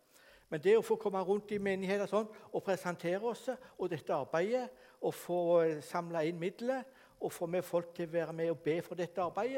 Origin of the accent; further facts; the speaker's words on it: Ganddal, Rogaland, Norway; Jeg er fra Ganddal.